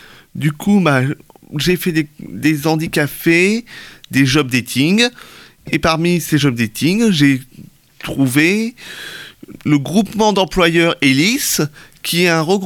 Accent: Lagny-sur-Marne, Île-de-France, France; born there; j'ai 28 ans, je suis né à Lagny-sur-Marne

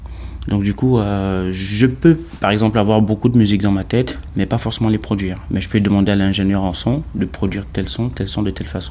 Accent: Gabon; first language Fang; French is a second language; À part ma langue natale, le fan. Ça s'écrit avec un F, F-A-N-G. Et c'est la langue majoritaire du Gabon, quoi.

